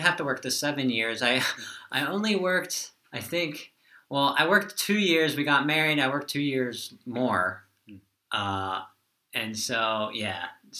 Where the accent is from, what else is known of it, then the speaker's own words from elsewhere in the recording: Pennsylvania, United States; But originally I was born in York County, Pennsylvania. I went to a church. I'll combine my salvation experience with where I'm from.